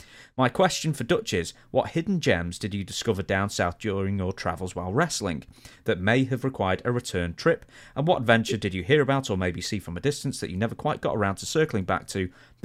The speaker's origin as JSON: {"language": "English", "town": "Kitchener", "region": "Ontario", "country": "Canada", "said": "I'm from Kitchener, Ontario, Canada"}